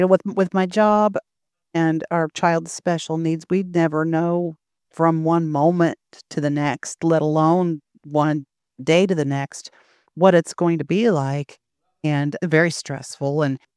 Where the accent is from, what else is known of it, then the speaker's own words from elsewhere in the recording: Indiana, United States; Well, I am from Indiana. I'll be turning 50 in August